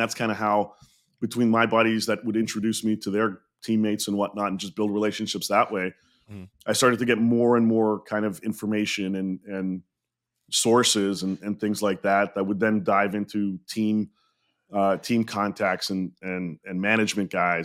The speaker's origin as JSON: {"language": "English", "town": "Montreal", "region": "Quebec", "country": "Canada", "tie": "born or raised there", "said": "I grew up in Montreal, was born there"}